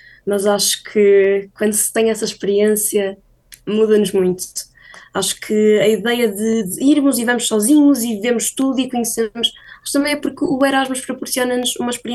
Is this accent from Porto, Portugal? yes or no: no; Braga, Portugal; Mas eu sou de Braga.